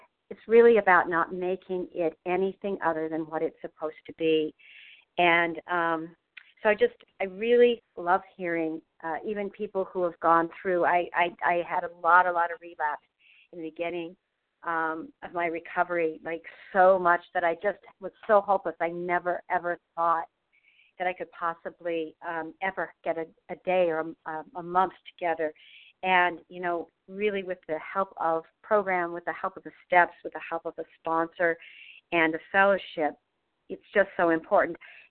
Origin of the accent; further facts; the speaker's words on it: Boston, Massachusetts, United States; from Boston, Massachusetts